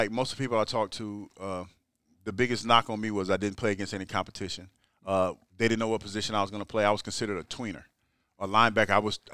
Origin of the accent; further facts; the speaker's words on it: Ohio, United States; Like, I've never been to New York. I'm from the Midwest. I'm from Ohio. So I was like, I don't want to go in a big city.